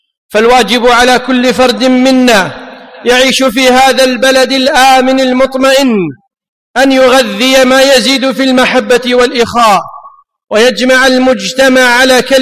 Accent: Kuwait; born there; بلدنا الكويت أمانة في أعناقنا. نعم، إن الكويت أمانة في أعناقنا، كيف لا، ونحن ولدنا عليها ونأكل من خيراتها ونعيش فوق أرضها

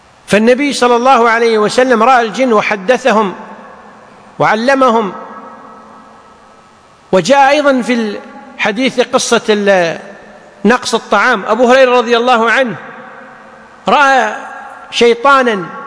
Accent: Kuwait; مثل عندنا في الكويت هيئة الفتوى خاصة لمثل هذه المصالح

